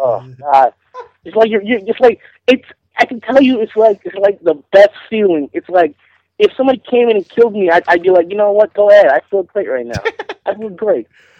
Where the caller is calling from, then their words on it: Brooklyn, New York, United States; from Brooklyn.